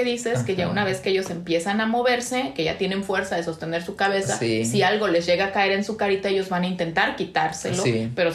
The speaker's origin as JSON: {"language": "Spanish", "country": "Mexico", "said": "yo como buena mexicana"}